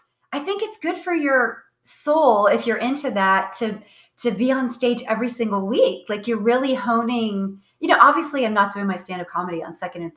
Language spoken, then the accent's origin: English; Ohio, United States; Like, growing up in Ohio, this is a true story.